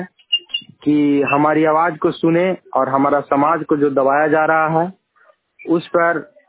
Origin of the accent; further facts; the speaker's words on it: Nima, India; ग्राम नीमा टोला चौरा के निवासी हैं।